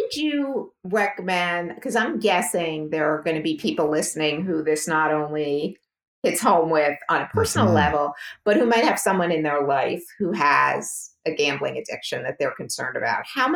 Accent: New Jersey, United States; I grew up in New Jersey, I lived in New York, so we went to Atlantic City.

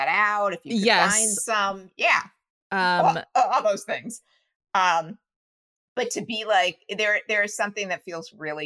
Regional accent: New Jersey, United States; You know me, I grew up in Jersey.

